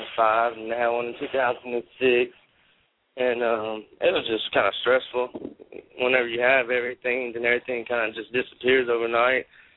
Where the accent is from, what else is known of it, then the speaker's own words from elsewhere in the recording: Johnson Valley, Louisiana, United States; Yeah, I grew up in Johnson Valley, Louisiana, right okay. By the Texas line, the Gulf of Mexico, down there at the bottom of a parish called Cameron Parish.